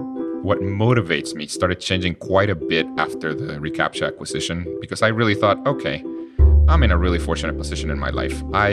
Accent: Guatemala; there's all these people that I grew up with in Guatemala, very poor.

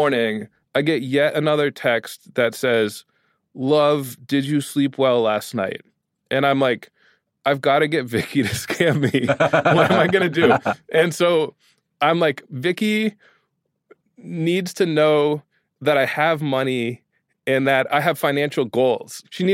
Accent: Brooklyn, New York, United States; Like, I had already said I was from Brooklyn.

